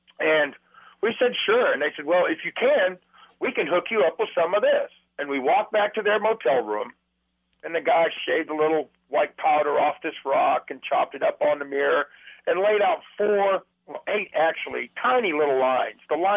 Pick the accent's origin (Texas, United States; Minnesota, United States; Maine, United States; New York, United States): Maine, United States; I was born and raised up in Maine. Maine in the 60s and 70s was kind of a dead zone.